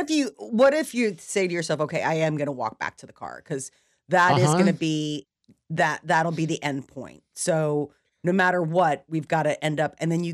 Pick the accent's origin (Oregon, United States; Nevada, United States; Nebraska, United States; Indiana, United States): Nebraska, United States; I mean, I grew up in Nebraska. It's not like I don't have an outdoor, you know, aspect to my personality.